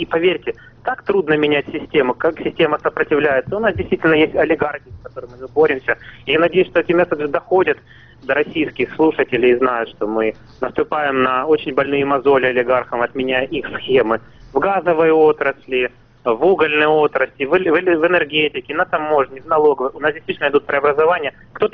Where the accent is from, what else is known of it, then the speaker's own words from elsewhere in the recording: Donetsk, Donetsk Oblast, Ukraine; А сам я из Донецка.